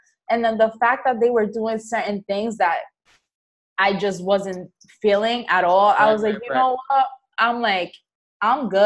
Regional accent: Rhode Island, United States; now in Massachusetts, United States; So I'm actually from Rhode Island.

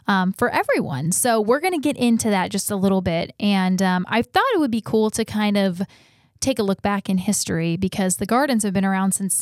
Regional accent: Ohio, United States; born there; You know, I actually was not born here. I was born in Ohio and moved here.

